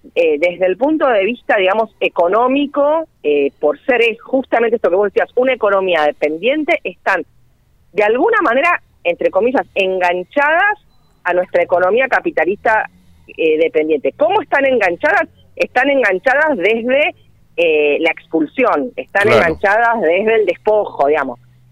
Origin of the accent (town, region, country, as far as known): Argentina